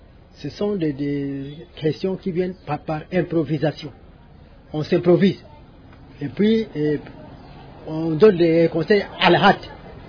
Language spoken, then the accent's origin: French; DR Congo; chez nous au Congo, c'est la troisième élection.